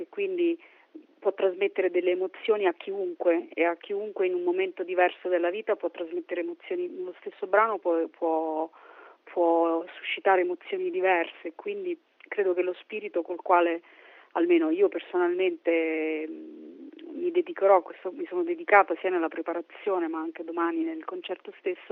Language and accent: Italian; Rome, Lazio, Italy; sono cresciuta a Roma e il mio babbo lavorava in Vaticano